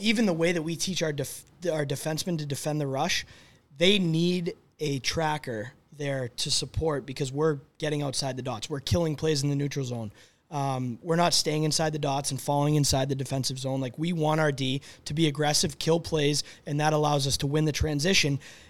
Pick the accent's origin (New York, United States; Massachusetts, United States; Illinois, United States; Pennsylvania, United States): Massachusetts, United States; Boston; So I grew up in Boston. I'm a Patriots fan.